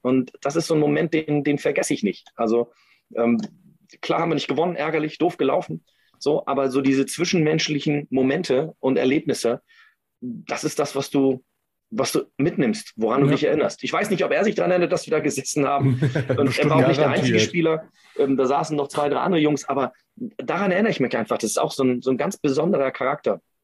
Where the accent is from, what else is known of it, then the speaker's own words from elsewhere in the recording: Kiel, Schleswig-Holstein, Germany; Also ich komme ja aus Kiel.